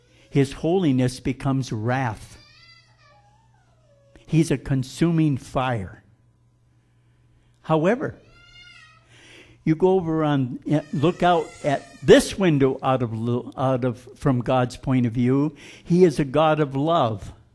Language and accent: English; Florida, United States; You know, when I grew up in Florida, there was only two occasions where people got bit by a coral snake.